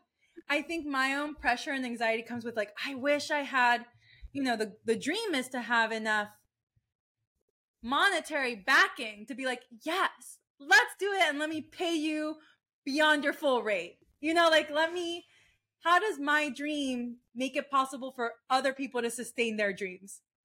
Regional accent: Florida, United States; I grew up in Florida, and Florida is Floriding right now.

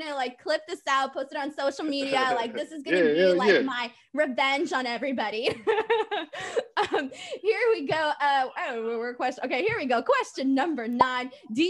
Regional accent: Los Angeles, California, United States; Yeah, my hometown.

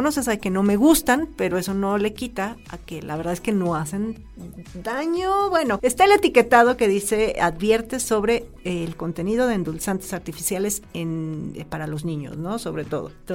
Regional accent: Mexico City, Mexico; Entonces, yo soy chilango, ¿no?

